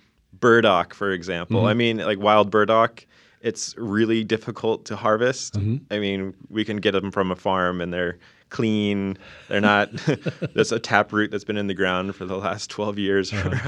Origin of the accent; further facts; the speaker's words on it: California, United States; I'm from the Silicon Valley, California, and so I didn't really grow up in this kind of like terrain.